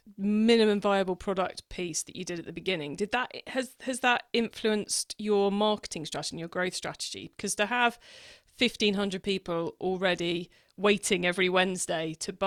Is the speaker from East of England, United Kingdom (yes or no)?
no; South West England, United Kingdom; accent: Cornish; Yes, I must admit I am Cornish. I live not far from fishing areas.